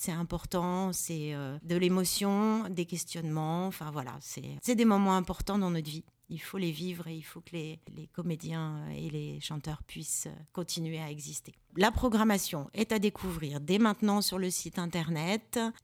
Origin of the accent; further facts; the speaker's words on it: Centre-Val de Loire, France; on a quand même pas mal d'artistes chez nous, en Eure-et-Loire et au niveau régional